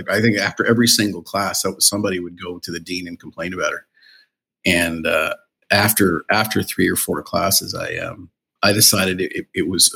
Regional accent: Toronto, Ontario, Canada; I grew up in Toronto in Scarborough and went to university, York University.

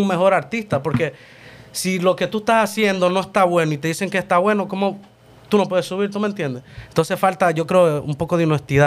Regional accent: Honduras; born there; yo nací en Honduras, mis padres son hondureños y ya, somos catrachos.

